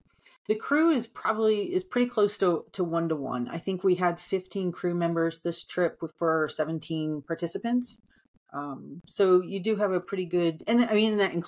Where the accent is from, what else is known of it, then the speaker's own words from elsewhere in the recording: New Jersey, United States; But I mean, growing up in New Jersey, you know, I can remember, you know, 100 degree days with 100% humidity